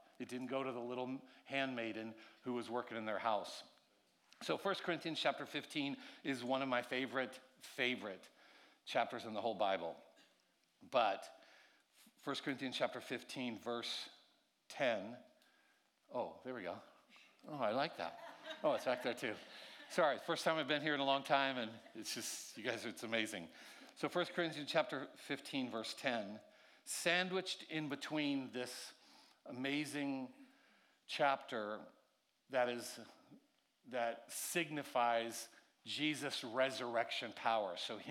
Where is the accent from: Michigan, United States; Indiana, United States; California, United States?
California, United States; also born or lived in Hawaii; now in Idaho, United States; Obviously, you can hear I'm not from this region. I'm from California and Hawaii. We live right now part-time in Idaho